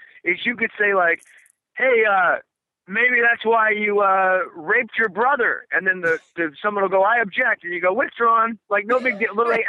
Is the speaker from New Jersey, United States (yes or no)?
yes; Verona, New Jersey, United States; Where I grew up in Verona, New Jersey